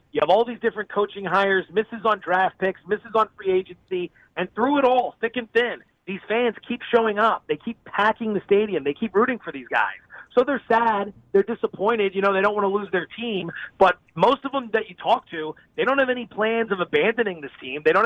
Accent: East Coast, United States; I'm from the East Coast, and there's some great fan bases there. I lived all over the country.

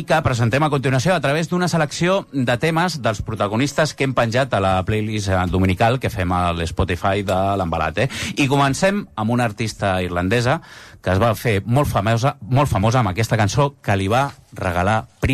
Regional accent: Sant Feliu, Catalonia, Spain; Perdoneu, perquè com que sóc de Sant Feliu, com es pronuncia...

